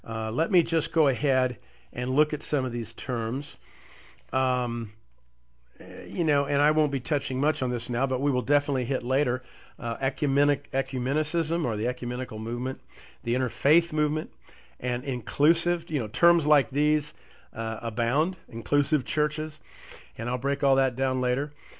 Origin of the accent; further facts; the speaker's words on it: Indiana, United States; Paul Tillich, who's buried in New Harmony, Indiana, near my hometown